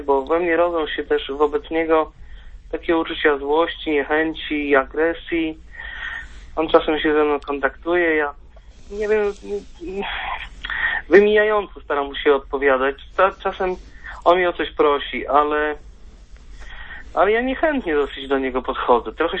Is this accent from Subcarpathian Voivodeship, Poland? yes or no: no; Włonie, Masovian Voivodeship, Poland; pochodzę z Włonia koło Warszawy.